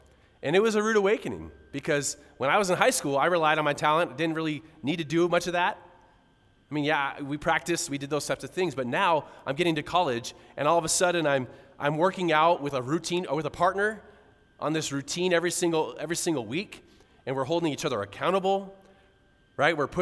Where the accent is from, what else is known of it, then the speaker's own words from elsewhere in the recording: San Diego, California, United States; keep in mind, I grew up in San Diego, okay?